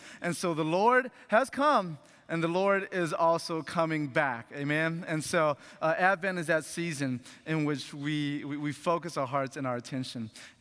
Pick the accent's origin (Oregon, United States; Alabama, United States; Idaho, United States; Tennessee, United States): Tennessee, United States; Antioch; As Pat mentioned, my family came to the U.S. over 30 years ago from Laos, but I grew up in Antioch, and so not too far from here.